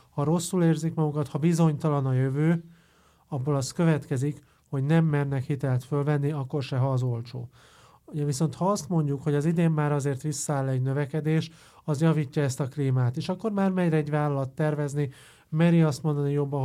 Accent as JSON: {"language": "Hungarian", "region": "Budapest", "country": "Hungary", "said": "Ráfér, bár Budapestre is ráfér, azért budapestiként szerintem ezt is hozzátesszük."}